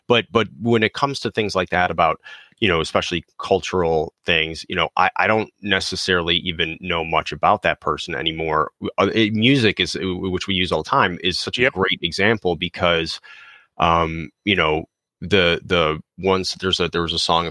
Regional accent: Chicago, Illinois, United States; So I grew up in Chicago. I was used to Dunkin'. Well, there's no Dunkin' out by me here on the West Coast, or there's very few.

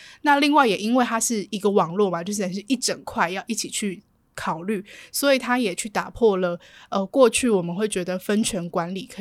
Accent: Taiwan; 可能我这个年纪嘛，或是作为台湾人来讲，

